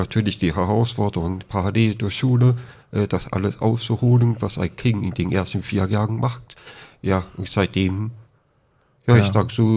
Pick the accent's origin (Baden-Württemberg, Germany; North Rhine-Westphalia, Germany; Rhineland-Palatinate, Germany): North Rhine-Westphalia, Germany; Bonn; also born or lived in Berlin; Ja, ich komme aus Bonn